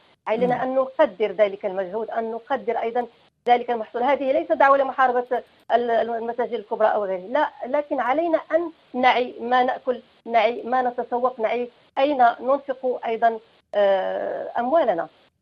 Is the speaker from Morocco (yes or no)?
yes; Morocco; مثلا عندنا في المغرب سنجد أن الخضار الموسمية في الشتاء